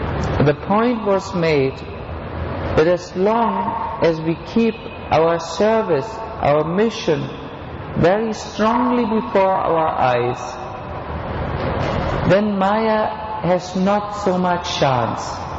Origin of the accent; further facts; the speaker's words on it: Germany; English is a second language; I'm coming from Germany.